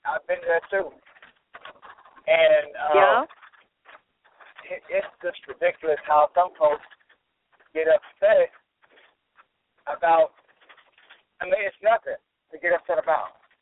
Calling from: Arkansas, United States; Arkansas.

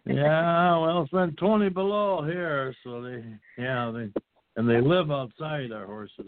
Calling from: Minnesota, United States; from Minnesota.

